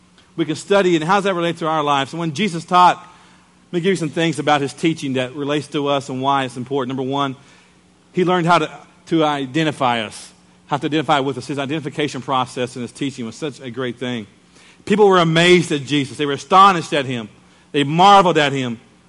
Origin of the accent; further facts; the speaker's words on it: Muskogee, Oklahoma, United States; even today when I go back to Muskogee, my hometown, where I was raised